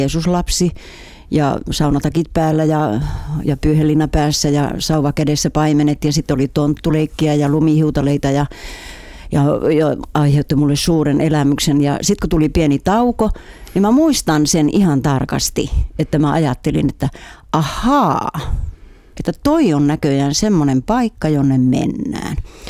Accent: Nivala, North Ostrobothnia, Finland; Ojakylässä Marjoniemen kansakoulu, jossa meidän koti, se on mun kotikyläni, ja vanhemmat on maanviljelijöitä, äitini oli alakoulun opettaja.

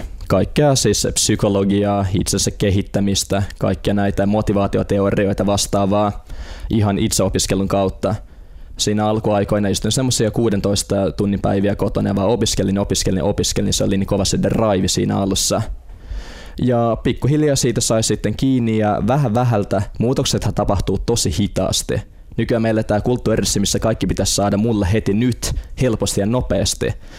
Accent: Helsinki, Uusimaa, Finland; asuin lapsuuteni Itä-Helsingissä, ja sehän on tosi tämmöinen monikulttuurinen paikka. Oli tummaihosia, oli arabitaustaisia, oli venäläistaustaisia, inkerisuomalaisia, ihan kaikkia.

